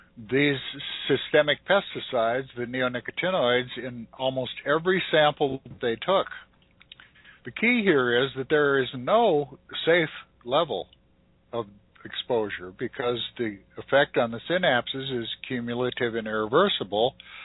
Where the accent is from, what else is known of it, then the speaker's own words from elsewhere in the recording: Colorado, United States; that was done right here in my home state, not far away in northeastern Colorado